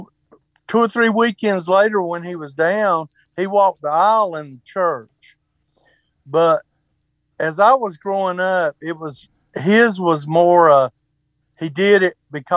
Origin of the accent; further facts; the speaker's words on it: North Carolina, United States; I'm originally from North Carolina.